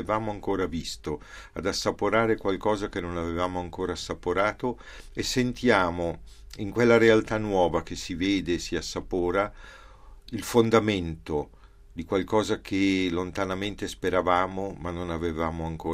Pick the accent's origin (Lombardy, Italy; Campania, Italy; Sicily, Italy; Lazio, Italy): Lombardy, Italy; Milan; also born or lived in Varesotto; io sono originario di Milano, però... A causa della guerra e dei bombardamenti la casa dei miei genitori era stata distrutta, e quindi noi siamo emigrati nel Varesotto, dove dei parenti ci hanno offerto una casa, dove abbiamo abitato fino al 1953